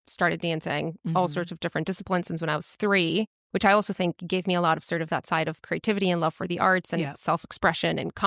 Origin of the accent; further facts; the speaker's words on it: Mexico; I grew up in Mexico. Culturally, you know, it's definitely a macho culture.